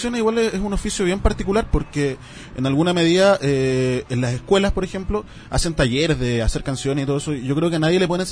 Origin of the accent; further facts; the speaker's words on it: Antofagasta, Chile; now in Santiago, Chile; Y luego ya me vine a Santiago y soy de Antofagasta.